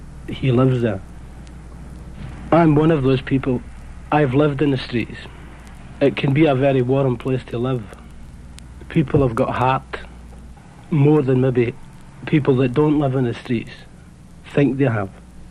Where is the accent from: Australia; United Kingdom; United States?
United Kingdom; Glasgow, Scotland; If my accent sounds a little bit strange to you, that's because I come from Glasgow, which is in Scotland. Everybody in Glasgow speaks like that. I grew up there in that city